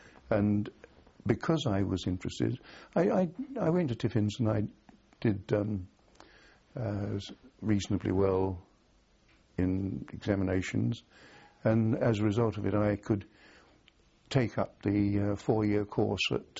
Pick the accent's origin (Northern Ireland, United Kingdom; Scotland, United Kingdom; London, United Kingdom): London, United Kingdom; Merton; born there; I was born in South London, Merton, in fact, near Wimbledon.